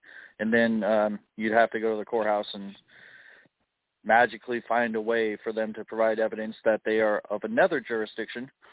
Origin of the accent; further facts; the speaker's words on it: Chicago, Illinois, United States; It's a racket everywhere. I'm from Chicago.